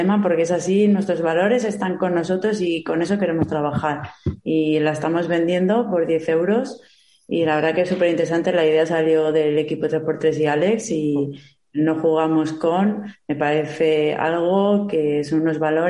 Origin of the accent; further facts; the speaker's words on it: Valencian Community, Spain; al final y al cabo somos valencianos